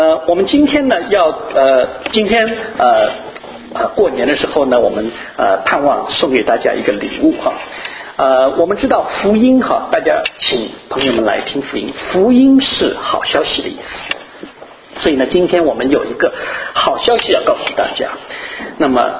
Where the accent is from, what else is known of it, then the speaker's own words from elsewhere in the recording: China; 那么我们中国人呢，在新年的时候，大家拜年